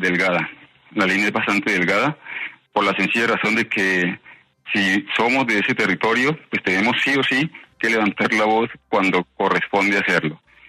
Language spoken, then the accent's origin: Spanish; Chocó, Colombia; moved away; Yo soy chocuano, viví en el Chocó durante muchos años. Cuando salí del Chocó, por supuesto, salí también en búsqueda de hacer otras cosas